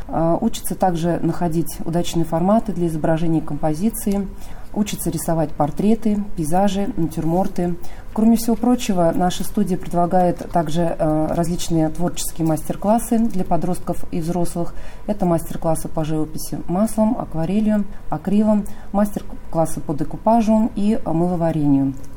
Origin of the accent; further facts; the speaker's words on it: Russia; now in Slovakia; Я приехала из России, живу в Словакии уже больше 12 лет